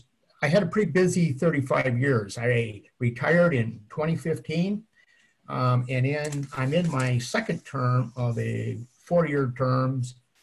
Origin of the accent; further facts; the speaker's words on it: Minnesota, United States; For those of you that don't know where I'm from Renville County, which is about 85 miles west of the cities on Highway 212.